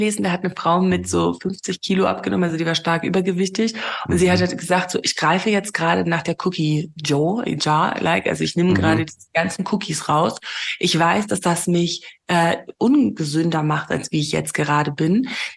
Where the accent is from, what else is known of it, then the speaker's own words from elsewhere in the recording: Namibia; ich bin hier tatsächlich in Namibia auch geboren und aufgewachsen und meine Eltern auch und meine Großeltern kamen aus Deutschland von meiner Mamas Seite und mein Vater ist englischer Südafrikaner.